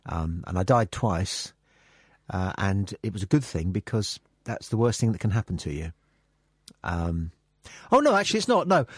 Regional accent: Feltham, London, United Kingdom; Yeah, because I'm from Feltham

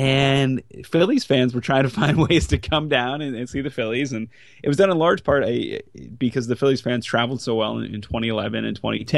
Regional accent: Allentown, Pennsylvania, United States; So I was a lifelong wrestling fan. I grew up in Allentown, Pennsylvania.

